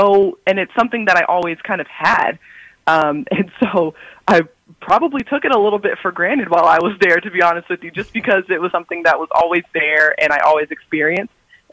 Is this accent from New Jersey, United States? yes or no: no; Tennessee, United States; The support was something that was always there for me just growing up in Middle Tennessee in general. So even in Nashville, definitely in Murfreesboro, I felt the support at every turn.